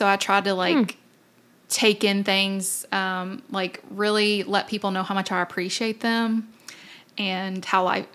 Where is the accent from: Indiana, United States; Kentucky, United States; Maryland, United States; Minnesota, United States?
Kentucky, United States; Somerset; also born or lived in Owensboro; I was born in Owensboro, Kentucky, which is Western Kentucky. Very bluegrass, flatlands, farming, that side of it. But then when I was six, we moved to Somerset, Kentucky, which is more in the foothills of Kentucky, Appalachia